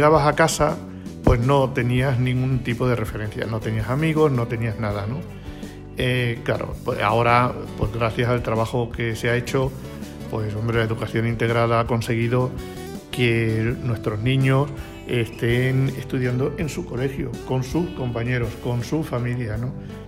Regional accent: Badajoz, Extremadura, Spain; yo nací aquí en Badajoz, en lo que era la residencia antiguamente, y además vivía aquí cerquita en la avenida de Pardaleras.

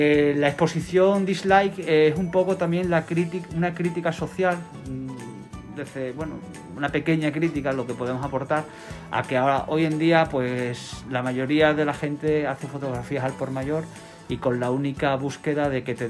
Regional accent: Badajoz, Extremadura, Spain; como buen pacense o como buen extremeño

